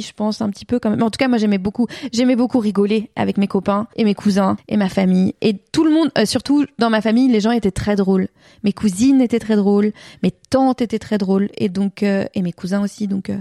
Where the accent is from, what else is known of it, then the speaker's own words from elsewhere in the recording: Lyon, Auvergne-Rhône-Alpes, France; born there; Moi, je suis née à Lyon le 21 juillet 1992.